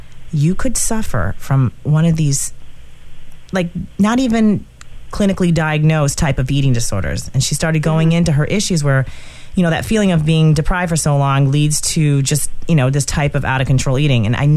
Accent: Michigan, United States; I actually was at a gym where I'm from Michigan.

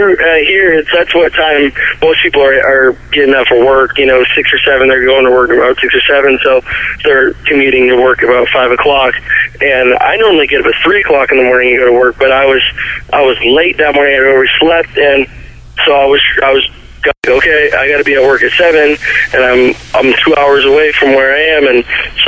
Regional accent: Modesto, California, United States; I grew up here in Modesto, and all my friends and family and everyone lived here in Modesto.

